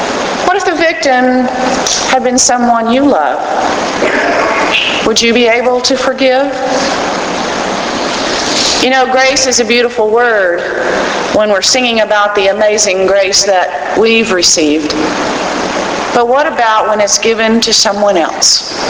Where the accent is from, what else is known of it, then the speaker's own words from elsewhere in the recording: Texas, United States; moved away as an adult; now in Tennessee, United States; When I was preparing to leave my home state of Texas and move to Tennessee several years ago